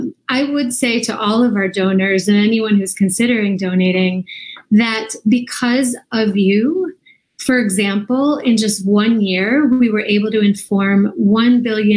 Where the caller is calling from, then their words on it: Washington, District of Columbia, United States; I'm calling in from Washington, D.C.